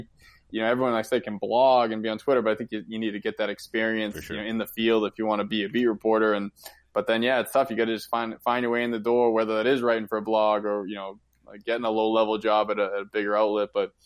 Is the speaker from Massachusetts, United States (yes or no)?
yes; Boston, Massachusetts, United States; Like, first of all, I grew up in Boston, so people are going to say, oh, I'm a Patriots fan.